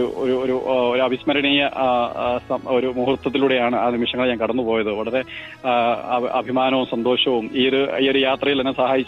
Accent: Kumarakom, Kerala, India; moved away as an adult; now in Australia; ഞാൻ കോട്ടയം കുമരകം സ്വദേശിയാണ്. കോട്ടയം നാട്ടകം ഗവൺമെന്റ് കോളേജില് അഡീഷണൽ സ്കിൽ അക്വിസിഷൻ പ്രോഗ്രാം എന്ന ഹയർ എഡ്യൂക്കേഷൻ ഡിപ്പാർട്ട്മെന്റ് പ്രോജക്ടിലായിരുന്നു ഞാൻ ജോലി ചെയ്തുകൊണ്ടിരുന്നത്. തുടർന്ന് കുടുംബമായിട്ട് ഓസ്ട്രേലിയയിലേക്ക് കുടിയേറാൻ തീരുമാനിക്കുകയും

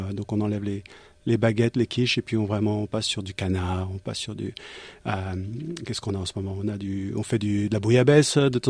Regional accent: Brittany, France; Moi, je suis de Bretagne. Donc tout ce qui est soupe de poisson, fruits de mer, tout ça, j'adore.

